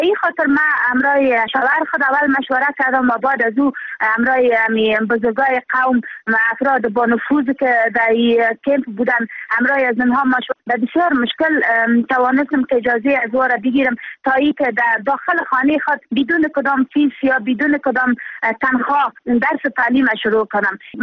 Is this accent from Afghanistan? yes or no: yes; Afghanistan; moved away; من یک افغانی هستم